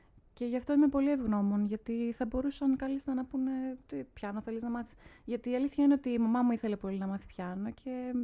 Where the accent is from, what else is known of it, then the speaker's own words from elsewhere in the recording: Athens, Attica, Greece; Θα σας πω, μεγάλωσα στην Αθήνα, με καταγωγή από τη Σπάρτη και από την Καλαμάτα.